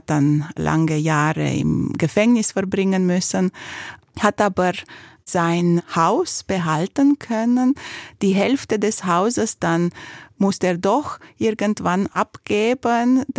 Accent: Bucharest, Romania; Ich bin im Regierungsquartier aufgewachsen, vis-à-vis der Oper, weil mein Urgroßvater Bukarester Bürgermeister unter dem König gewesen ist

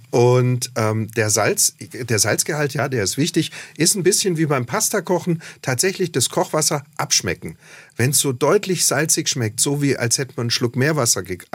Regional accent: Ravensburg, Baden-Württemberg, Germany; Naja, ich bin in Ravensburg aufgewachsen.

